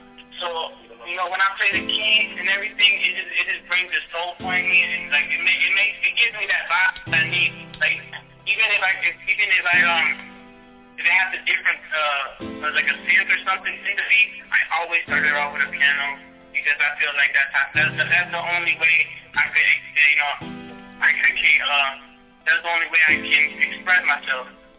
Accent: Little Rock, Arkansas, United States; we come from Little Rock, where the music scene is not really popping a lot.

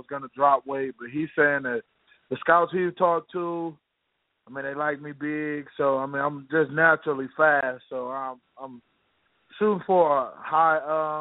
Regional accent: Pontiac, Michigan, United States; I'm from Michigan, Pontiac, Michigan.

